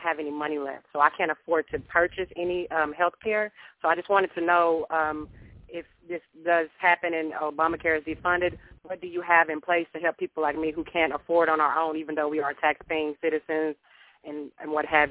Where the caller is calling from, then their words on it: Arkansas, United States; Yes, I'm calling from Southeast Arkansas